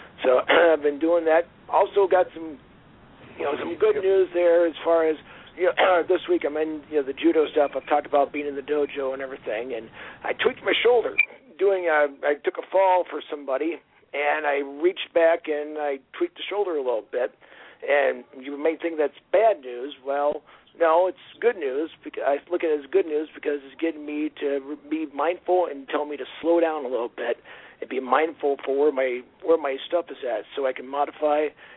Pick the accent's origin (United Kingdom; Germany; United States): United States; South Dakota; Yeah, well, South Dakota, I grew up in South Dakota, so it kind of grows on you.